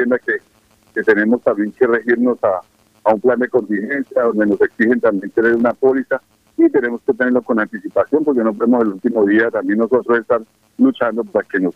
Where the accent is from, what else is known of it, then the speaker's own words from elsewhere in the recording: Colombia; como buenos colombianos dejamos todo para el último día